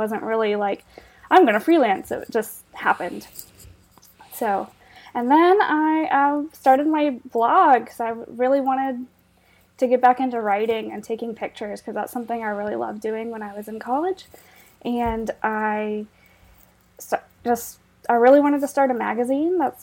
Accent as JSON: {"language": "English", "town": "Charlotte", "region": "North Carolina", "country": "United States", "tie": "born or raised there", "said": "I grew up in Charlotte, and I was always really interested in art."}